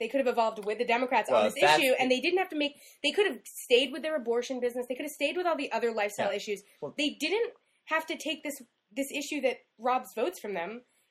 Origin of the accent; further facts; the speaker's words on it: New York City, New York, United States; because I grew up in Chelsea. And so my whole building used to go